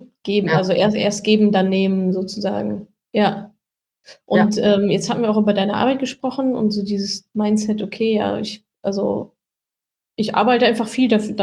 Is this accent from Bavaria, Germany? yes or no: no; North Rhine-Westphalia, Germany; Und ich komme ja auch aus dem Ruhrgebiet